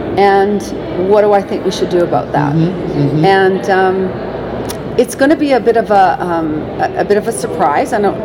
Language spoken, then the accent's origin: English; Canada; now in United States; I'm a dual. I'm a Canadian and an American.